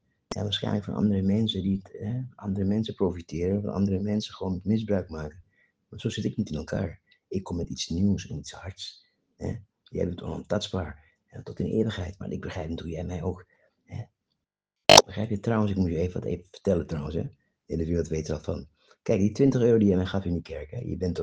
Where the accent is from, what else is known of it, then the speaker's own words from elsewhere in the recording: Klaaskreek, Brokopondo, Suriname; Waar ik vandaan kom in de Klaaskreek, daar is de goudader. Met mijn oma liep ik vroeger door de jungles